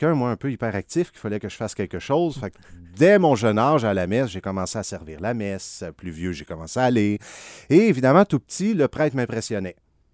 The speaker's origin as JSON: {"language": "French", "town": "Blainville", "region": "Quebec", "country": "Canada", "tie": "born or raised there", "said": "Je suis natif de Blainville."}